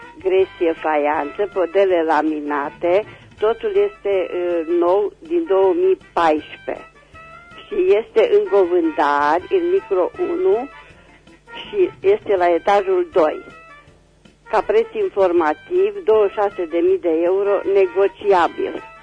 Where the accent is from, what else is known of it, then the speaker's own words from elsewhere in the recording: Reșița, Caraș-Severin, Romania; sunt din Reșița